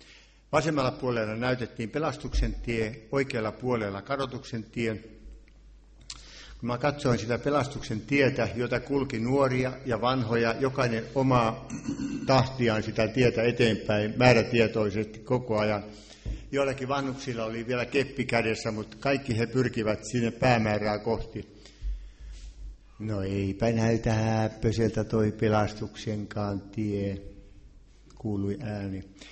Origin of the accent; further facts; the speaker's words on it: Ostrobothnia, Finland; Ja minä pohjalaisena en minä ollut tottunut polvistelemaan.